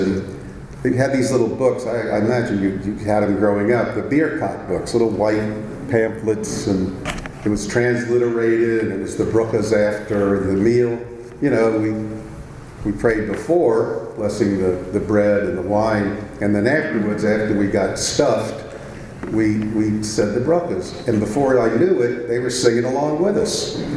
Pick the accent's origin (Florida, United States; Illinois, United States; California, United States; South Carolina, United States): South Carolina, United States; also born or lived in Bay Shore, New York; I was born in Bayshore, Long Island, New York. And, one day, I came home from school, and my sister was crying. And I said, "What's the matter?" She says, "We're moving to South Carolina."